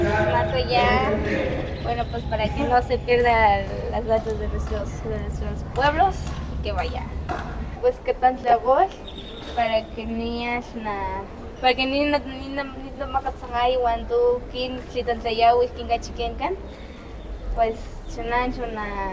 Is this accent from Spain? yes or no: no; Vicente Guerrero, Mexico; yo vengo de Vicente Guerrero. … venimos de la Escuela Secundaria Técnica 119.